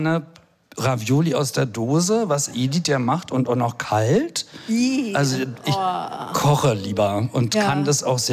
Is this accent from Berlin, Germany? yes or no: yes; Berlin, Germany; Ich bin ja aufgewachsen also in der Paul-Herz-Siedlung, was in Charlottenburg ist. Das ist also nicht das schöne Charlottenburg.